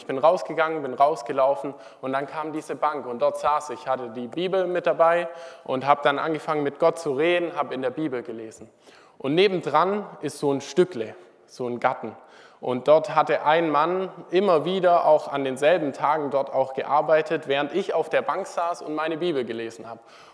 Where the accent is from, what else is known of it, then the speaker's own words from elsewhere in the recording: Denkendorf, Baden-Württemberg, Germany; dort wo ich herkomme, Denkendorf, bin ich ganz gerne zu der Zeit immer spazieren gegangen